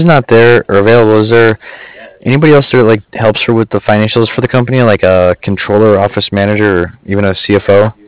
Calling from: Cardiff, California, United States; And I'm calling from Cardiff. It's C-A-R-D-I-F-F.

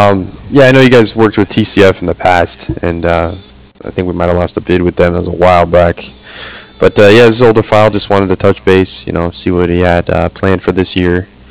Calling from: Cardiff, Wales, United Kingdom

